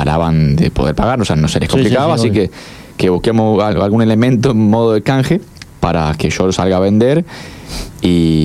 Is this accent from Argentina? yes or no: yes; Marcos Juárez, Córdoba, Argentina; yo vengo de Marco Juárez, la zona del agro.